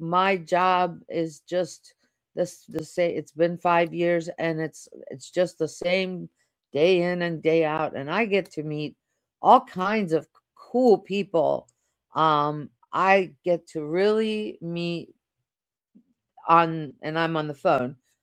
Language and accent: English; Russia; And I come from Russia, where they actually took Christmas when it was a communist country.